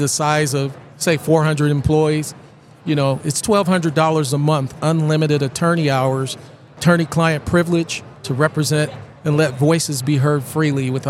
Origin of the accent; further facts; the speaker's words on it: Dallas, Texas, United States; And of course, I'm from Dallas, Texas.